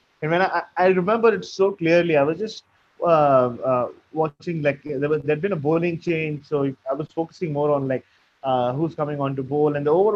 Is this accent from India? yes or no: yes; India; As you know, growing up in India, there's a lot of racism.